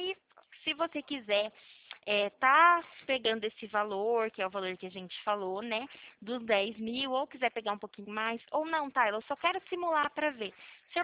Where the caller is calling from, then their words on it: São Paulo, Brazil; Eu falo do estado de São Paulo, né?